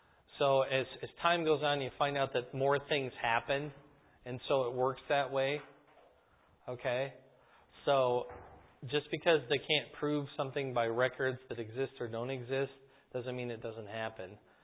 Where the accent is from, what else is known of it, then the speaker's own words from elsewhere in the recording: Fort Huachuca, Arizona, United States; born there; do you know where I was born? Fort Huachuca, Arizona. Yeah, I was born in Arizona.